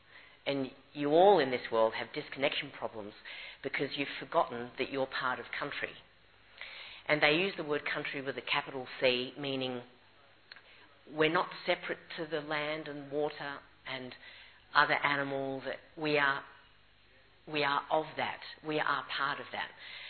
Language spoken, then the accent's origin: English; Australia; So I'm from Australia and I learned